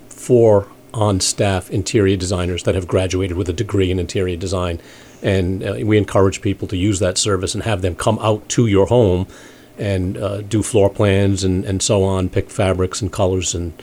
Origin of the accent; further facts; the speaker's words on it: East Greenwich, Rhode Island, United States; East Greenwich.